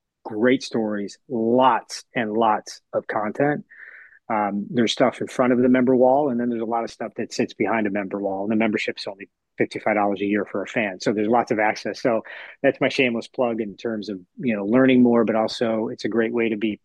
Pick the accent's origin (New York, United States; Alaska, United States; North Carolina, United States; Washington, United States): New York, United States; Canandaigua; I keep some stuff from home, meaning where I grew up in Canandaigua, and the reason why is. That's where it all started.